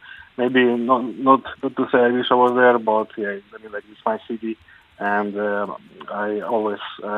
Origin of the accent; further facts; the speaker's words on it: Nova Kakhovka, Kherson Oblast, Ukraine; But originally I'm from Kherson region, which is fully occupied now. So the city of the Kherson region where I was called Novakakhovka